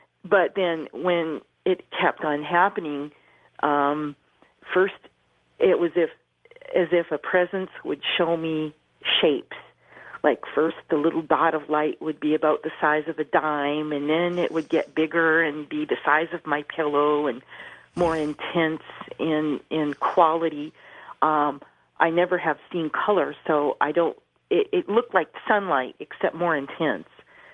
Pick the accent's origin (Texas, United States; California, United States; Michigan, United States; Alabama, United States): California, United States; I'm from the San Francisco Bay Area.